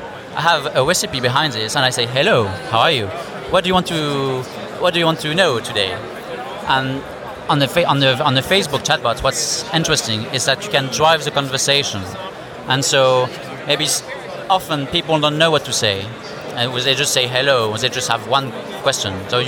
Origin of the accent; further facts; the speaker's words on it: Paris, Île-de-France, France; I'm from Paris.